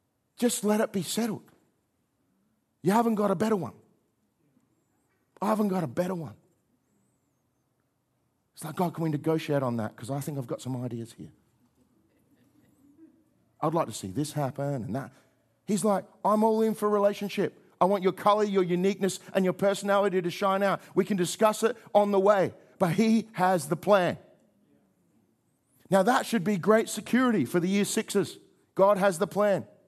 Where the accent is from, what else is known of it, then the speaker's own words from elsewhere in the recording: South Australia, Australia; Well, I grew up in South Australia where they used to do Christmas appeals all the time.